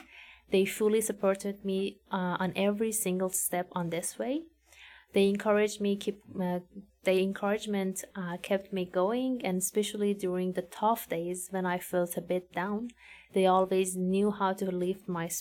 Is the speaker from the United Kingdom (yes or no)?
no; Iran; now in Canada; And I'm originally from Iran. I'm the oldest daughter in a small, tight-knit family with just having one younger sister.